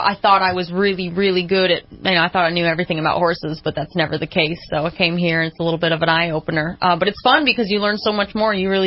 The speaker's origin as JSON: {"language": "English", "town": "Great Falls", "region": "Montana", "country": "United States", "said": "I'm from Great Falls, Montana."}